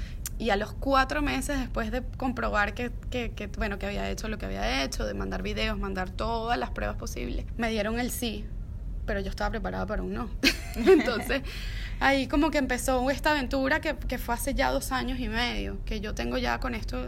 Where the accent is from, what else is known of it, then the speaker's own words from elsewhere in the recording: Venezuela; Por nuestra tradición musical como venezolanos